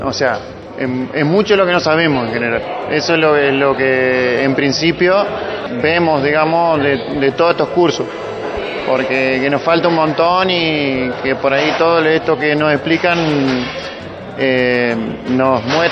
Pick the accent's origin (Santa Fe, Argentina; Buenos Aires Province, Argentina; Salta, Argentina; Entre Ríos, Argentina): Entre Ríos, Argentina; El Tala; Del Tala, de acá, a 15 kilómetros de María.